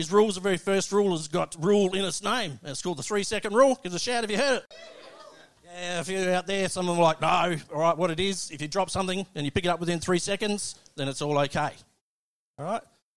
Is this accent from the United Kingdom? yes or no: no; Australia; Love being an Aussie.